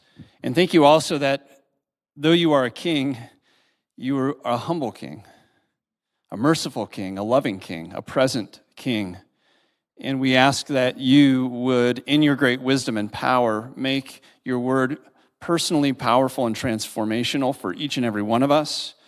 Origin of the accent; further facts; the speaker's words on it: Illinois, United States; When I was growing up in Western Illinois, Mississippi River Valley, I had a strong love for baseball.